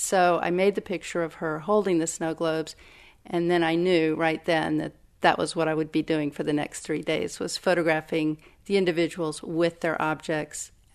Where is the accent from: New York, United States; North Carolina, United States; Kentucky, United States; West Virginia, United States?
Kentucky, United States; I grew up in Kentucky, so I have a real connection to Kentucky